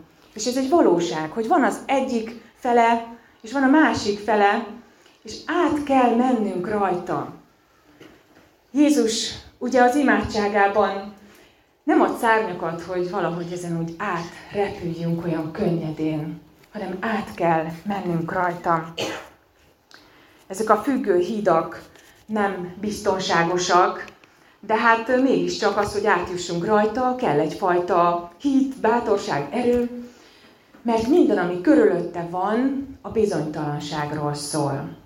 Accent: Transylvania, Romania; Az utóbbi időben többször is volt alkalmunk Erdélyben járni, én onnan származom

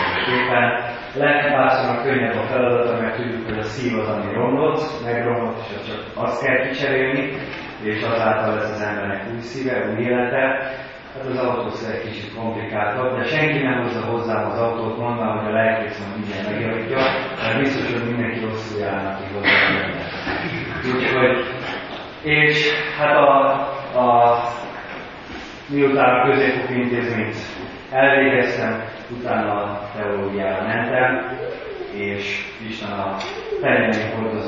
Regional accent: Budapest, Hungary; born there; Budapesten születtem, és tanulmányaimat is tulajdonképpen ott végeztem.

